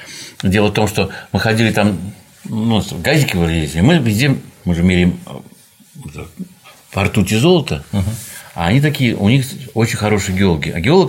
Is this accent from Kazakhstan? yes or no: no; Saint Petersburg, Russia; я из Ленинграда